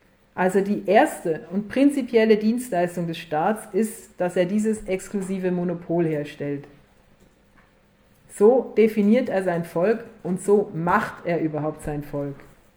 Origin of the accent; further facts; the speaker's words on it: Austria; ich bin Österreicherin, natürlich bin ich für Österreich.